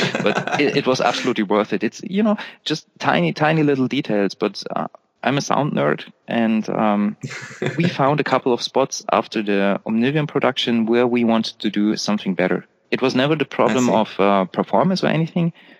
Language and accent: English; Germany; accent: German; English is a second language; I try my best to hide my German accent, but, well, sometimes it works, and in some words you clearly hear that's not a native speaker singing.